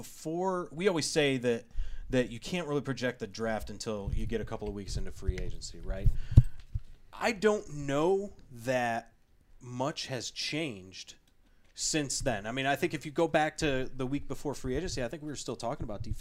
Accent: Rochester, New York, United States; Both of those guys from my hometown of Rochester, New York, by the way.

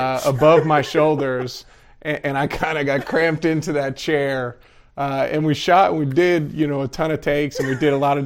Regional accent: Philadelphia, Pennsylvania, United States; I grew up in Philly. I mean, I was an Eagles fan

